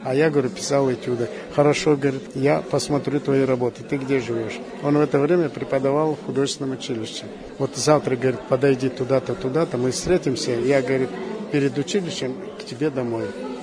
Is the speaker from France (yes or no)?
no; Urals, Russia; Я говорю, с Урала.